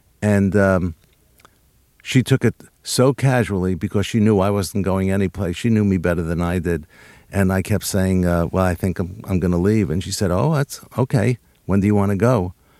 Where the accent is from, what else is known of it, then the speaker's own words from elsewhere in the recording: New York, United States; Yes, when I was growing up in New York, we lived on the third floor, so I walked up there.